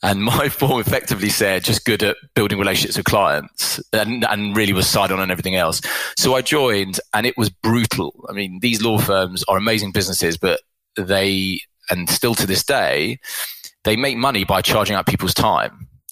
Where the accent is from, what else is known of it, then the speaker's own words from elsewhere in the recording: London, United Kingdom; So I grew up in London and have lived in the UK my whole life.